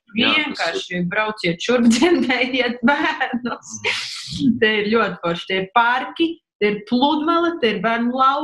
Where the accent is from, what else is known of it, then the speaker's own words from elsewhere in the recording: Salaspils, Salaspils Municipality, Latvia; moved away as an adult; also born or lived in Riga; now in Liepāja, Latvia; Es esmu Salaspils, Saļīgs rajons, tā saucamais. Dzīvoju Salaspilī līdz 20 gadu vecumam, tad kaut kāds gadus 5-6 nodzīvoju Rīgā un tad pārcēlos uz Liepāju.